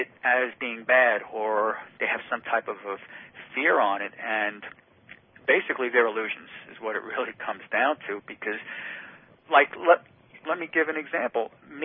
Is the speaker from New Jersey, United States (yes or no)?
yes; New Jersey, United States; I had a friend who I grew up with in New Jersey.